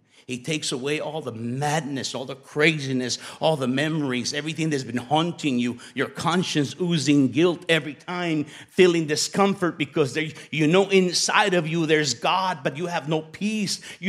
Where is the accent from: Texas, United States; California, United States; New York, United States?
California, United States; Los Angeles; But I was not from Orange County. I'm from the hood. I'm from East Los Angeles. So I would come here from East Los Angeles